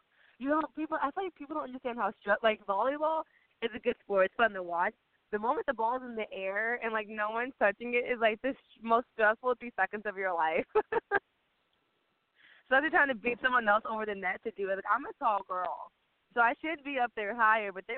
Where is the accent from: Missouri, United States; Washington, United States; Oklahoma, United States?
Missouri, United States; Kansas City; she's from St. Louis, I'm from Kansas City.